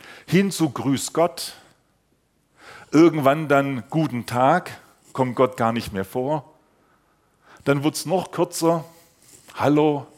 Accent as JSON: {"language": "German", "town": "Sulz am Neckar", "region": "Baden-Württemberg", "country": "Germany", "tie": "born or raised there", "said": "Und ich bin ja gar nicht so weit weg von hier aufgewachsen in Sulz am Neckar, kleines Dorf, Sigmarswangen, falls das jemand kennt. Und da ist der übliche Gruß, grüß Gott. Jetzt kam ich mit 15 Jahren zum Glauben"}